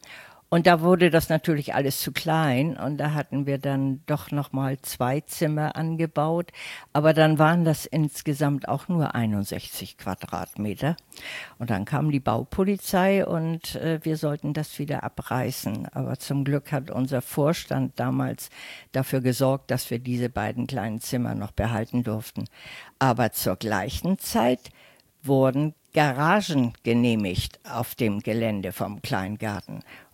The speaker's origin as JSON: {"language": "German", "region": "Hamburg", "country": "Germany", "tie": "born or raised there", "said": "Aber ich bin ja auch seit 1943, das war dann die 2. Klasse, bin ich in Großborstel zur Schule gegangen. Im Brödermannsweg."}